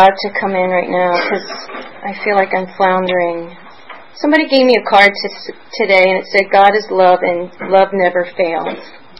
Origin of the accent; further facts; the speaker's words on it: Pennsylvania, United States; born there; I was born in Lancaster County, Pennsylvania, and I share that because there's a different food and a different weight mentality that goes on in Lancaster County, Pennsylvania.